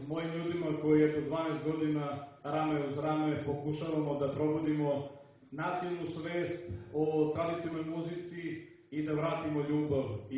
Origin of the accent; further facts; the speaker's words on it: Belgrade, City of Belgrade, Serbia; dolazim iz Beograda.